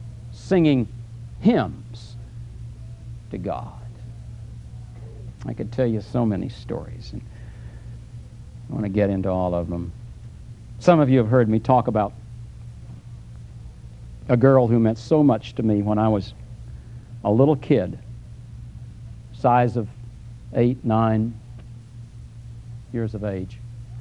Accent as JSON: {"language": "English", "town": "Vero Beach", "region": "Florida", "country": "United States", "tie": "born or raised there", "said": "Jackie and I grew up together in Vero Beach."}